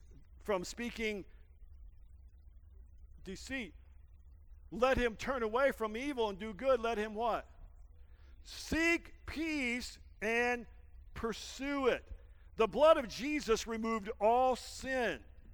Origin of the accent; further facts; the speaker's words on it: Arkansas, United States; You know, I'm from Arkansas, and I don't pronounce half of my words correct anyway.